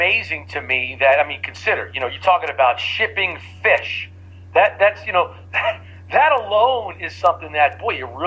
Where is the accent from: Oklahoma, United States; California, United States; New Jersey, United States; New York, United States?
New York, United States; Well, I've loved Danish since I was a little kid growing up in New York and having like a cheese Danish or an apple Danish.